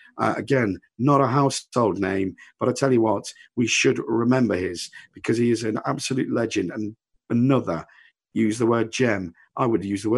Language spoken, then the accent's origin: English; Leicester, East Midlands, United Kingdom; Growing up in Leicester